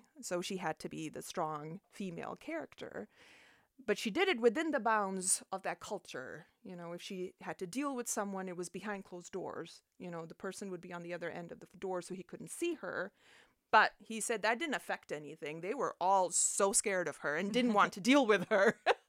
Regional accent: Pakistan; The interesting thing about my childhood was my father was part of a multinational company, and he was the director of the Pakistani branch.

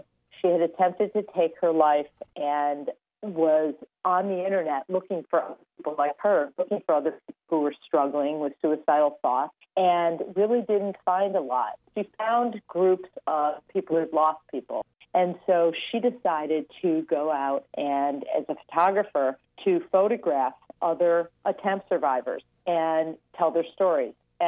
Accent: Detroit, Michigan, United States; I'm from Detroit, so we've been back to Detroit a couple of times.

